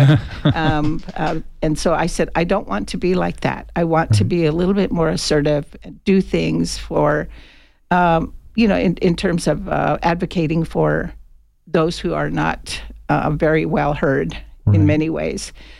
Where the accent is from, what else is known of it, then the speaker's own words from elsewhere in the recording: Arizona, United States; first language Hopi; English is a second language; Even though Hopi was my first language, I realized at the ALDI that I couldn't speak it anymore, mm-hmm. and I also couldn't think in it.